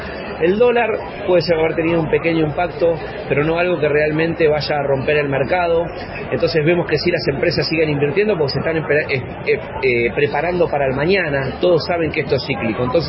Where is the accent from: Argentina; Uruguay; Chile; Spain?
Argentina; Mira, y acá te puedo hablar como buen argentino también, ¿no?